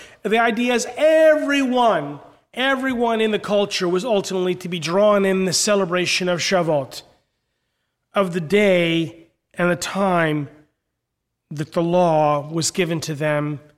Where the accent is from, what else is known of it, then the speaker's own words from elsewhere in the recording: New Jersey, United States; growing up in New Jersey, you know, the kid from Jersey